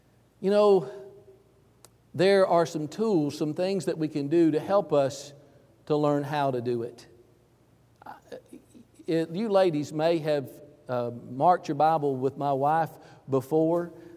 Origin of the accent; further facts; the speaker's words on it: Georgia, United States; also born or lived in Denver, Colorado; I was raised in Georgia. This really happened there.